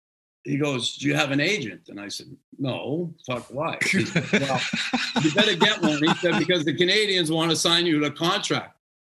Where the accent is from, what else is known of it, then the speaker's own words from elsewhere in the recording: Boston, Massachusetts, United States; But, you know, I grew up in West Roxbury section of Boston.